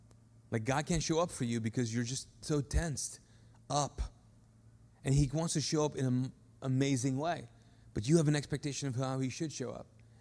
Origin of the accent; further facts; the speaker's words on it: Kuwait; 19 years of my life, I was a Muslim. I'm a Pakistani guy that grew up in Kuwait in the Arab world, and so I'm familiar with Arab world, Pakistani, all things Muslim